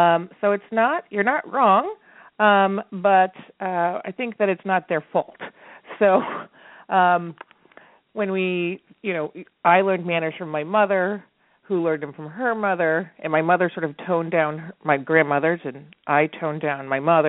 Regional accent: San Francisco, California, United States; I'm from San Francisco, so we don't use that word grace as much as you probably do.

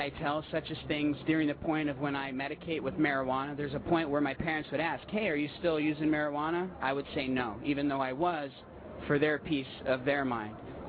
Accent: Vancouver, Washington, United States; Originally, I'm from a small farm in Vancouver, Washington.

